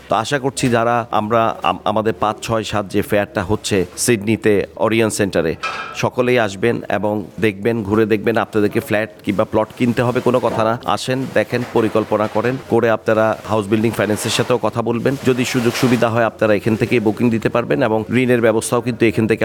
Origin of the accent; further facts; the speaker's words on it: Bangladesh; আমরা যেহেতু বাংলাদেশ থেকে এসেছি, আপনাদের সুদূর অস্ট্রেলিয়ায় এসেছি